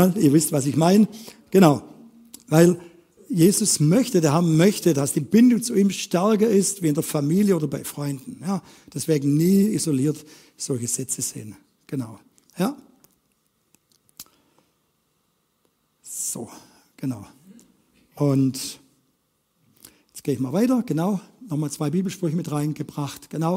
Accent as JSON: {"language": "German", "region": "Baden-Württemberg", "country": "Germany", "tie": "born there", "said": "ich komme gebürtig aus der Reutlinger Ecke"}